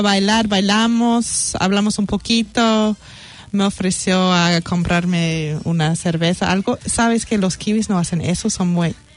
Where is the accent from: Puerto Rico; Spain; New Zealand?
New Zealand; Yo soy kiwi